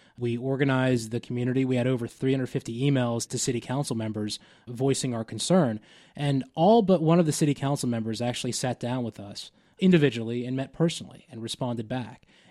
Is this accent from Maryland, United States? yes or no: no; Asheville, North Carolina, United States; Sure. You know, I grew up in Asheville. We lived here in the mid-80s.